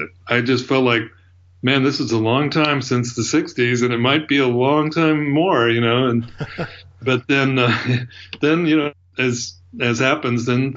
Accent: Salem, Oregon, United States; born there; also born or lived in California; Well, I was born in Salem, Oregon. My time in California was it was 81. I think I moved back to Oregon.

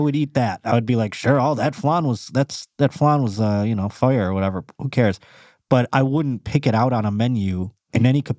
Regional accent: East Coast, United States; The fact that I come from the East Coast and I never knew what Yoshinoya was until I moved here.

